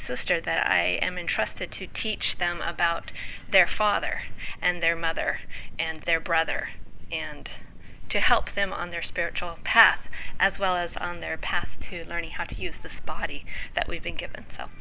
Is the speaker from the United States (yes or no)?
yes; Bainbridge Island, Washington, United States; also born or lived in Seattle; I'm from Bainbridge Island, but we used to live in Seattle State.